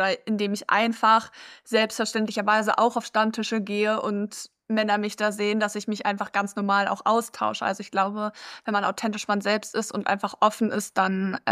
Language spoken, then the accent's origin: German; Hamburg, Germany; Ich komme aus Hamburg selber